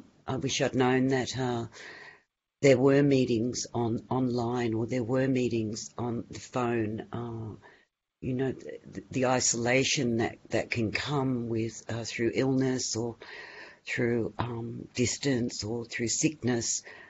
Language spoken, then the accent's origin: English; Scotland, United Kingdom; born there; I was born over there in Scotland, so it's very close to my heart.